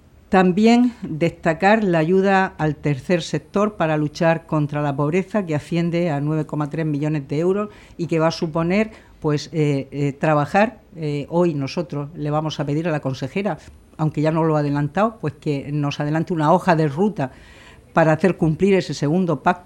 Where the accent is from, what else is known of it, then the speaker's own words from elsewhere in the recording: Region of Murcia, Spain; Somos murcianos por encima de color político